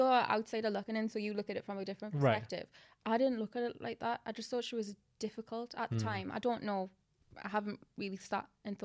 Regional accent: Newcastle, North East England, United Kingdom; I come from Newcastle. I'm not around. I'm from a predominantly white area.

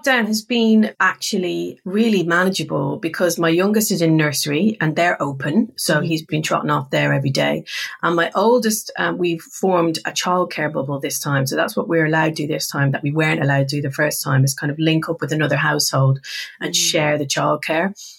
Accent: Ireland; as I, you know, we're both Irish, you know the drill.

